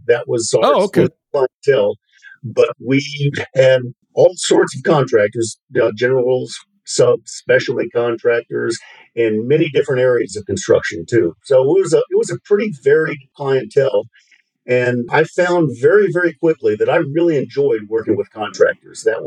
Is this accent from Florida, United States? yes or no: yes; Florida, United States; I was raised on the Florida Gulf Coast, and I had a pretty traditional upbringing as a suburban kid in the 60s and 70s.